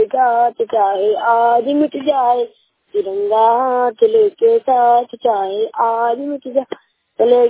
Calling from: Rewa, Madhya Pradesh, India; आपका सबसे प्यारा दोस्त, जिला रीवा मध्य प्रदेश से हम पीछे बोल रहा हूँ।

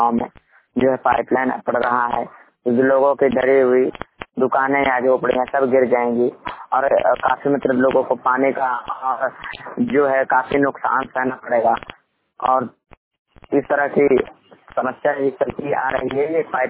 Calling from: Khempur, Uttar Pradesh, India; मंडी reporter Khempur जिला बांदा उत्तर प्रदेश।

